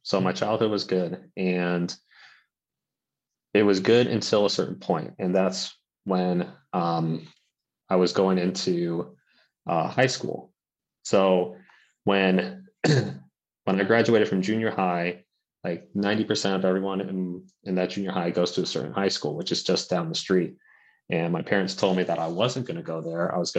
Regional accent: Santa Barbara, California, United States; now in Sacramento County, United States; I am from California. This is where I'm coming from now. I currently live up in the Sacramento County, and I'm originally from Santa Barbara.

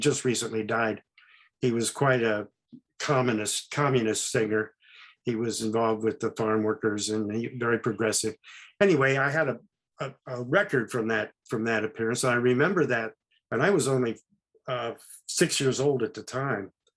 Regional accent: Oakland, California, United States; born there; I was born in Oakland, which is nearby. Actually, it's to my left in this picture behind me. And I currently live in the community that's behind me in this photograph, about 12 miles north of the Golden

